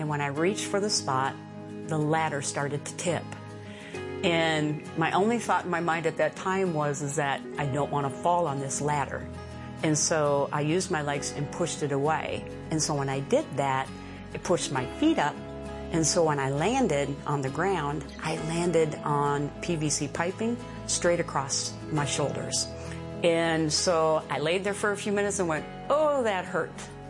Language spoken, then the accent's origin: English; Elk River, Minnesota, United States; I'm from Living Word Christian Center is our home church, and we're from Elk River, Minnesota.